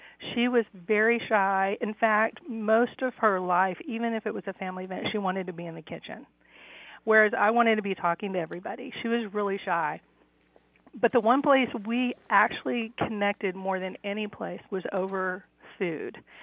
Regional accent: Fort Worth, Texas, United States; moved away; I moved away from Fort Worth, Texas in 1993. And when I would come home for visits, we would either go out for Tex-Mex to my favorite place in the Stockyards

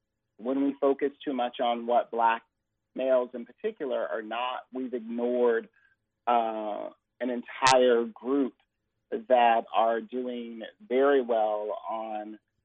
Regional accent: Virginia, United States; now in Memphis, United States; I'm originally from Virginia, and much of my time has been up and down the Eastern Seaboard

